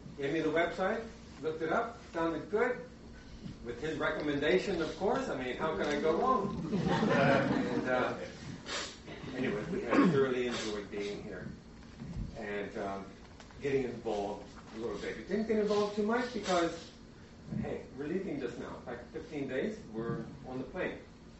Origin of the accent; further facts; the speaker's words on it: Pennsylvania, United States; we're both from Pennsylvania originally.